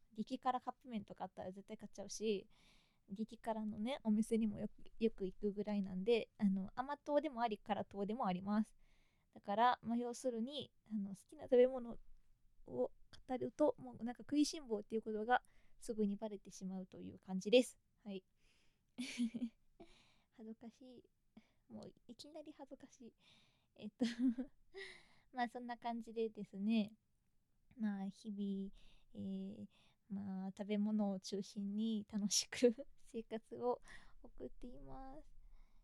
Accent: Kanagawa, Japan; 出身地は神奈川県です。

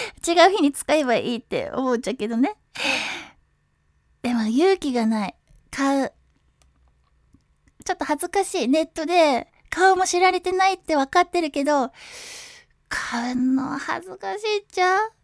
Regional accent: Kyushu, Japan; 標準語に慣れた私がですね、ちょっと私の地元、ちょっと先に言っちゃうんですけど、九州の方言を入れてもいいよっていう企画なんですよ。

